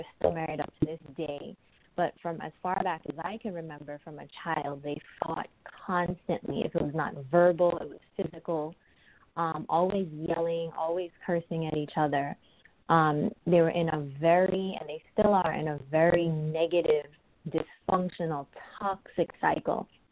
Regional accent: Brooklyn, New York, United States; I'm from Brooklyn, New York.

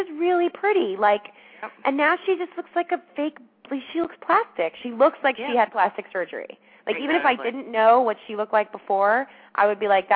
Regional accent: New Jersey, United States; I'm from Jersey, so I have problems

